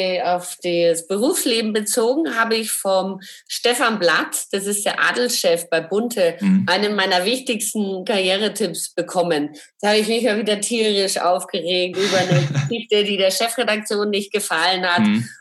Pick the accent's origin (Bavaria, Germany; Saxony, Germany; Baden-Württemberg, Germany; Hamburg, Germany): Bavaria, Germany; ich komme ja aus Franken